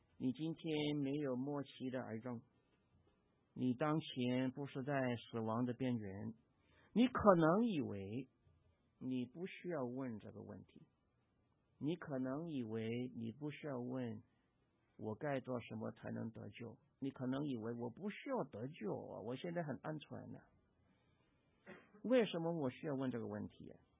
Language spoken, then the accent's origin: Chinese; China; 我们中国人有一个很不好的习惯